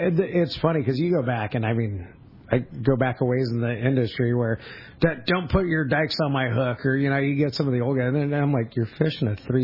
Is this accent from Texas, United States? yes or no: no; Fillmore, California, United States; also born or lived in Ventura; originally I grew up in Fillmore, up in Ventura County, out by Magic Mountain. Fished as a kid, moved from Fillmore to Ventura when I was like 9, and I hated it.